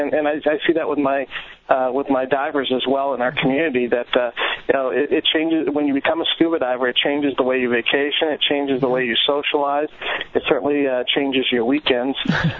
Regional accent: Massachusetts, United States; And where I grew up in Massachusetts, it was a small town. There wasn't a lot of scuba divers.

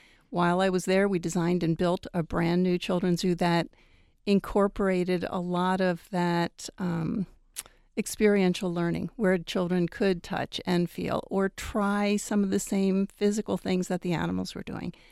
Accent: East Coast, United States; And for me, I grew up on the East Coast and went to the Philadelphia Zoo when I was a child.

